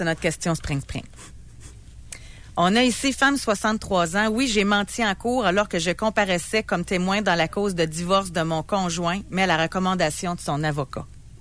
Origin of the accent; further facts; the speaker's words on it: Sainte-Ursule, Quebec, Canada; Moi, je viens de Saint-Ursule.